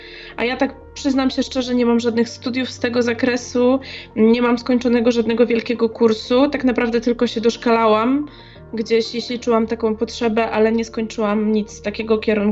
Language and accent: Polish; Jelenia Góra, Lower Silesian Voivodeship, Poland; moved away as an adult; now in Zielona Góra, Poland; Pochodzę z Jeleniej Góry.